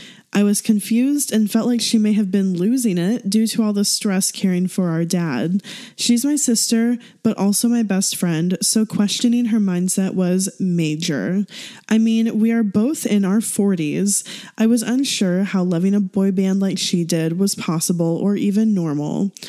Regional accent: Canada; from Canada

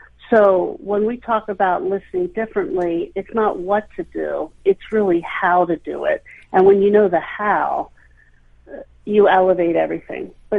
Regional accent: Hershey, Pennsylvania, United States; I grew up in Hershey.

